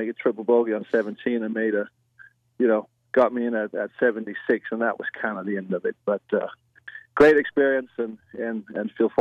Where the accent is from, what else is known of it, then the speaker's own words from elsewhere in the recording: Denmark; English is a second language; I'm from Denmark, and my mom and dad from Denmark flew over